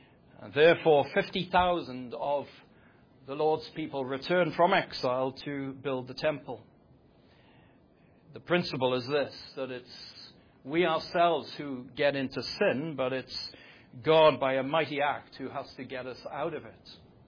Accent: Wales, United Kingdom; that is because of the experience of growing up in Wales.

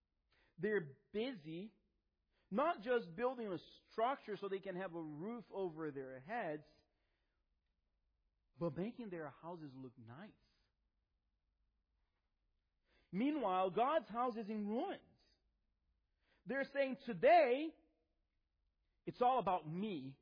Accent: Brazil; Now, I grew up in Brazil in the 80s. 80s and early 90s.

